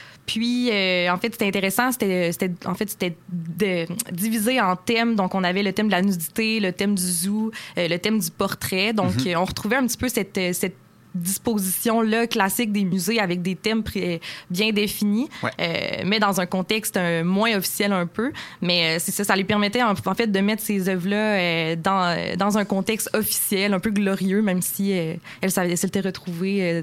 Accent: Lac-Etchemin, Quebec, Canada; Non, je viens de Lac-Etchemin. Okay. C'est dans le coin de la Bellechasse.

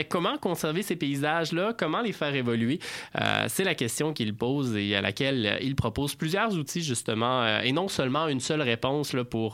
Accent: Saint-Nicolas, Quebec, Canada; Moi, je viens de Saint-Nicolas sur la rive sud.

